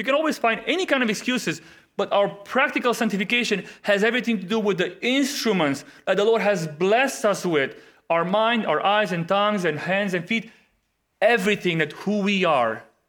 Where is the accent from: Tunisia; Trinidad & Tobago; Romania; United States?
Romania; English is a second language; moved away as an adult; also born or lived in Netherlands; now in Canada; I've lived in a couple countries in my life, born and raised in Romania, lived in the Netherlands for almost 7 years, moved to Canada, been in Canada for 10 and a half years.